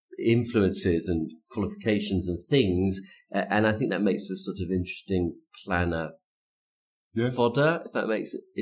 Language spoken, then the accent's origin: English; South West England, United Kingdom; moved away; also born or lived in Kent; I grew up mainly in the southwest of England, in Devon and Somerset. I mean, I was born in Kent in the southeast, but I kind of moved to Devon and Somerset in the when I was around 7, and I sort of did my growing up there, particularly in Devon.